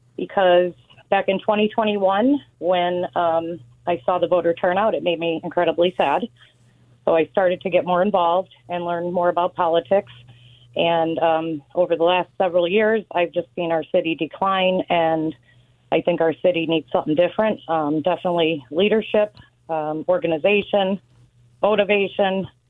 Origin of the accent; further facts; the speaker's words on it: Scranton, Pennsylvania, United States; Okay, so I am born and raised in Scranton. I grew up in Southside. We currently live in Westside.